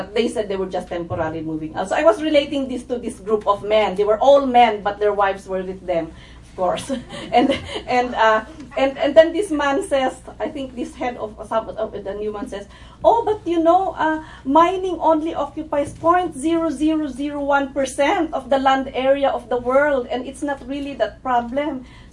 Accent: Cordillera Administrative Region, Philippines; I come from the Cordillera region in the Philippines. We are indigenous peoples.

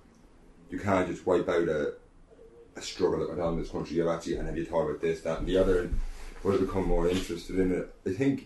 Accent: Ireland; when I grew up in Ireland, I was born in 1981.

